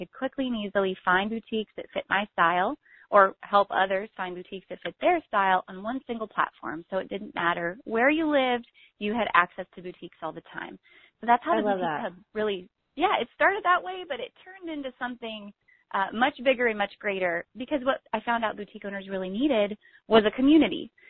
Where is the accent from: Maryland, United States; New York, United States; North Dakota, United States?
North Dakota, United States; I'm originally from North Dakota, and you can imagine how many boutiques are in North Dakota.